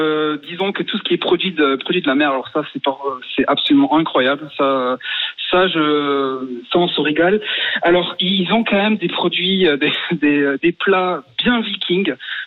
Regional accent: France; now in Norway; En tant que bon français, malheureusement non, je ne parle pas si bien que ça.

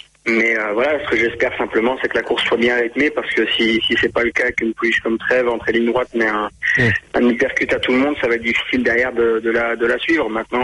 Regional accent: France; Chez nous en France, c'est plus trop le cas.

